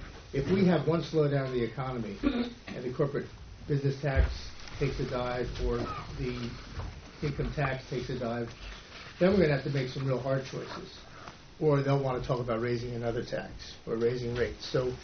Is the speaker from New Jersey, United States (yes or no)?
yes; Hackettstown, New Jersey, United States; I was lucky enough to serve in my hometown in Hackettstown for 20 years in local government